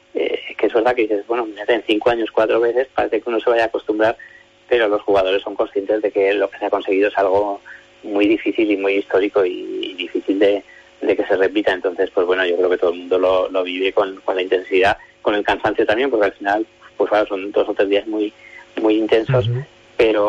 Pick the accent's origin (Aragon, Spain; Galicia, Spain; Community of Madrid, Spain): Aragon, Spain; Huesca; ahí es bastante sabido que soy de Huesca y todo el mundo me ubica perfectamente como el de Huesca.